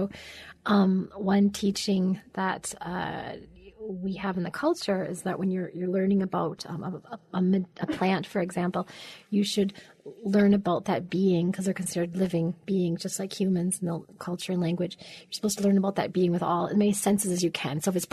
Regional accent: Milwaukee, Wisconsin, United States; I was raised in Milwaukee. My ancestral background is mixed. My mom's family is a Cree and Métis from the Paw in Manitoba. My dad is Polish.

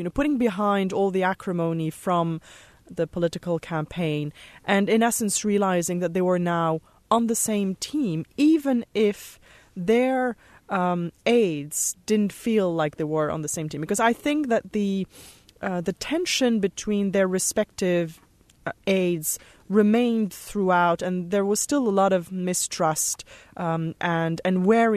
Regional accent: Beirut, Beirut Governorate, Lebanon; now in United States; because I'm from Beirut, I grew up in the Civil War there, and I only moved to the U.S. 5 years ago

